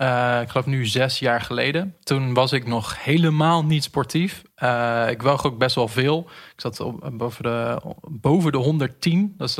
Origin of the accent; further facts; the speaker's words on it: Haarlem, North Holland, Netherlands; Ik kom uit Haarlem.